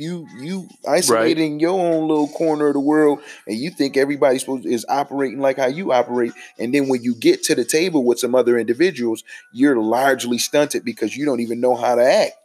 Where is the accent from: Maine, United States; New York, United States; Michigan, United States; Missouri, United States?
New York, United States; New York City; I'm from the Lower East Side.